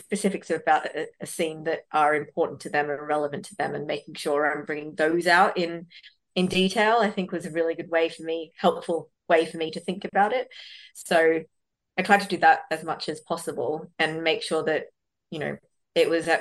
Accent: Sydney, New South Wales, Australia; now in -; I grew up in Western Sydney

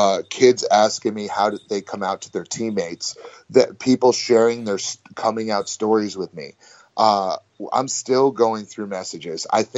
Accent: United States; Because I'm American. I don't know what Good Morning Britain is.

